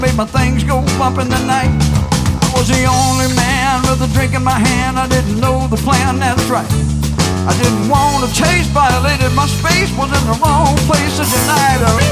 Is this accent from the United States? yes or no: yes; Texas, United States; I mean, I'm from Texas. I never walked into a place and saw it going on like that before